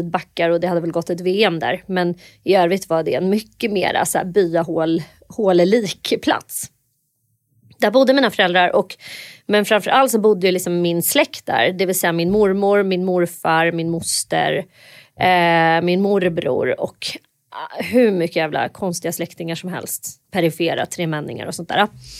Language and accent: Swedish; Undersåker, Jämtland County, Sweden; Min mammas hela släkt kom från Åre. Eller från Undersåker, Edsåsen, rättare sagt en liten by som ligger ett par mil utanför Åre. Och jag föddes i Åre och då bodde mina föräldrar där.